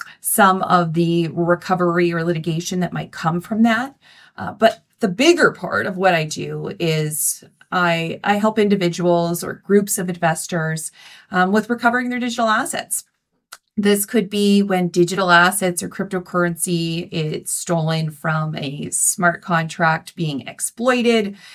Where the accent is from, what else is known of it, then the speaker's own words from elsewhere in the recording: Canada; I'm a Canadian lawyer, a commercial litigator